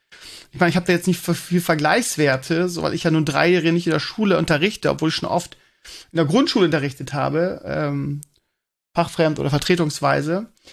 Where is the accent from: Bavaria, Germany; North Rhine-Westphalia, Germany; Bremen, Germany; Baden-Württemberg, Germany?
Bremen, Germany; ich kannte die als Bremer vorher nicht.